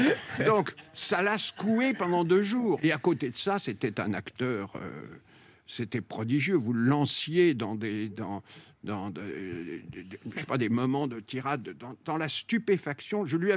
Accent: Lyon, Auvergne-Rhône-Alpes, France; Attends, je suis lyonnais.

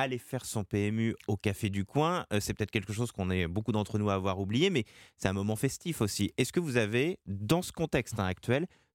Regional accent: Nantes, Pays de la Loire, France; Moi, je viens de Nantes

